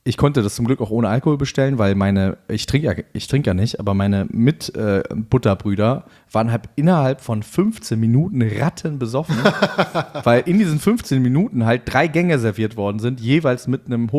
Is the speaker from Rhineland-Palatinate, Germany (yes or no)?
no; Berlin, Germany; Ben und ich als Berliner Fraktion